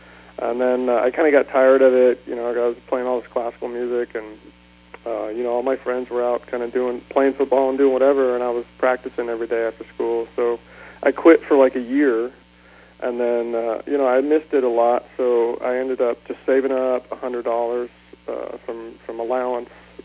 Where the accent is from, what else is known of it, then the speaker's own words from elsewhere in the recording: San Diego, California, United States; San Diego. I was born and raised in San Diego.